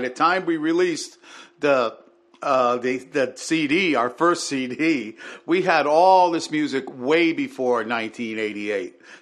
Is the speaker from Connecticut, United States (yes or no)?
yes; New Haven, Connecticut, United States; Growing up in New Haven, you get all that. You get blues. You get rock and roll. You get Latin music.